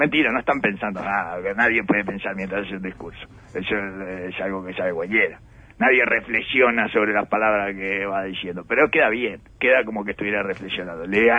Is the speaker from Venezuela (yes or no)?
no; Canelones, Uruguay; born there; yo me como las heces porque nací en Canelones.